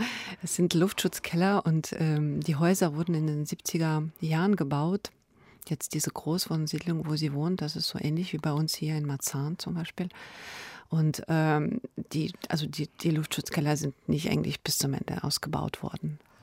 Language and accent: German; Chernivtsi, Chernivtsi Oblast, Ukraine; now in Germany; Ich komme aus Tschernowitz, das ist eine Stadt an der rumänischen Grenze